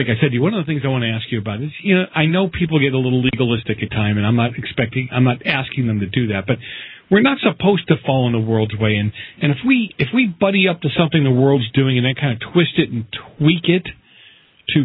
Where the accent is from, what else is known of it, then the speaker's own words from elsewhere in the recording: East Coast, United States; Although, I grew up on the East Coast.